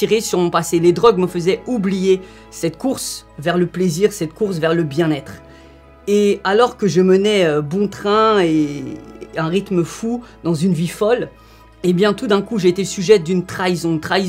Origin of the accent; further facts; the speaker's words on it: Saint-Denis, Île-de-France, France; born there; Je suis né d'une maman française et d'un papa marocain. Donc double culture, double origine, je suis né à Saint-Denis dans le 93.